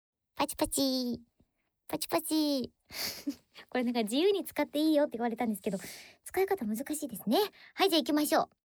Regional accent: Chiba, Japan; 私は千葉出身なんですけど

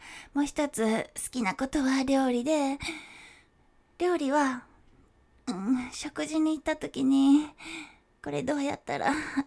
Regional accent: Kyushu, Japan; 私の出身地は九州です。九州は食べ物も美味しくて景色も最高です。

